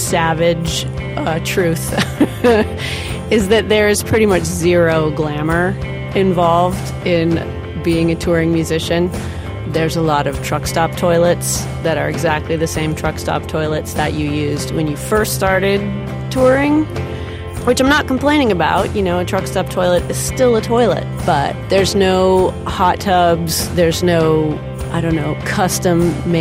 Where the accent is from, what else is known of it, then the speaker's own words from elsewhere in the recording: United States; I'm an American musician, and I currently reside in Vermont.